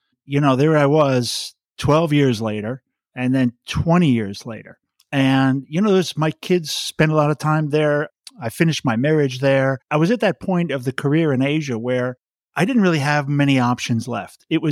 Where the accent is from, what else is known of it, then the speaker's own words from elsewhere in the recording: Wilmette, Illinois, United States; I was born in Chicago, actually a suburb of Chicago called Wilmette, and really, you know, a fortunate kid.